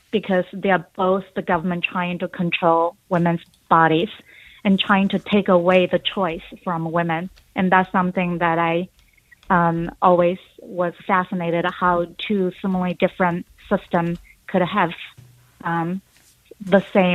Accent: China; moved away as an adult; now in United States; I was born and raised in China, and I moved to the U.S. in 2011 when I was 26.

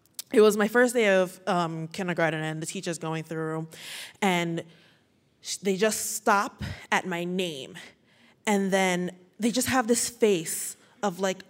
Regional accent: Bronx, New York, United States; born there; I was born in the Bronx, New York, but my parents, they were raised, and like all my family that I know are all from Nigeria.

